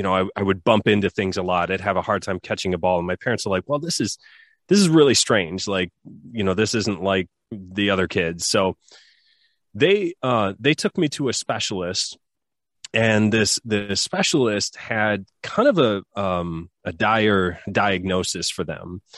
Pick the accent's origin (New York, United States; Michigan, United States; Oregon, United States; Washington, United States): Michigan, United States; I was born on in a small rural town in Southwest Michigan. I grew up in Michigan in the U.S. and grew up on a farm